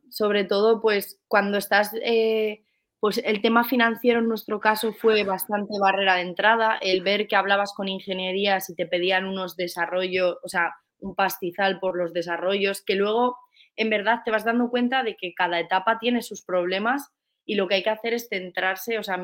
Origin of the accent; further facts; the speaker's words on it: Basque Country, Spain; now in Valencia, Spain; La cosa es que mi socio también es de aquí, de Valencia, yo soy del País Vasco